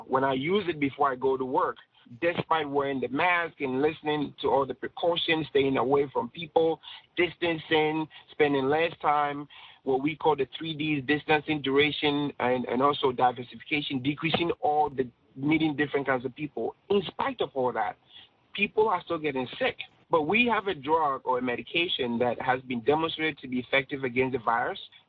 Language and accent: English; Ghana; now in United States; I'm a Ghanaian. I was born in Ghana, came to America, graduated from the University of Virginia.